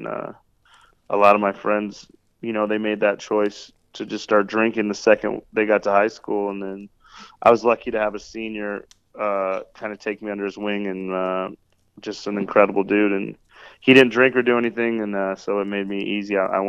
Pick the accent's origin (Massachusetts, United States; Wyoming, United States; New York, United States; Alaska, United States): Wyoming, United States; Cheyenne; My whole life was just basketball, honestly, growing up in Cheyenne. There's not really much else to do.